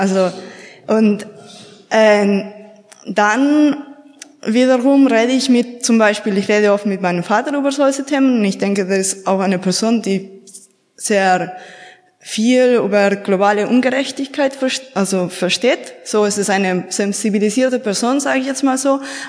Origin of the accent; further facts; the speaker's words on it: Spain; ich komme aus Spanien ursprünglich.